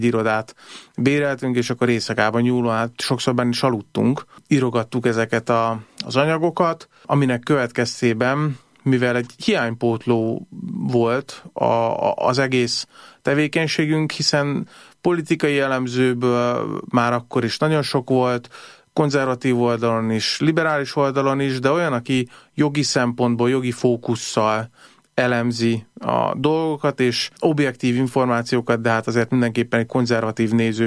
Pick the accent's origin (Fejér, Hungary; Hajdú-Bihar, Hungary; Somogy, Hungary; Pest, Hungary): Hajdú-Bihar, Hungary; Debrecen; Én egy debreceni családból származom alapvetően.